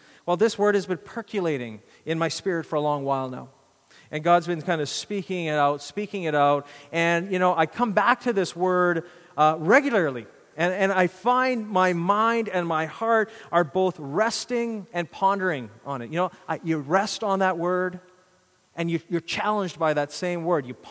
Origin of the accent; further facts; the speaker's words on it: Canada; the significance of those sacrifices that were made for my freedom as a Canadian.